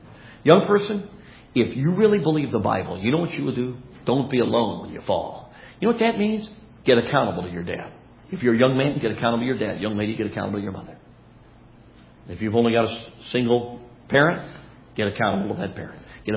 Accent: Chicago, Illinois, United States; I grew up in Chicago from 1966 to 1970 in the city limits of Chicago.

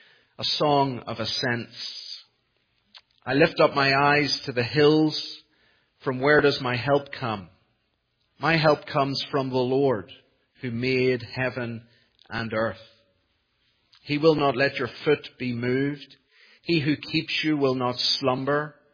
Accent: Northern Ireland, United Kingdom; accent: Northern Irish; That's my Northern Irish accent again.

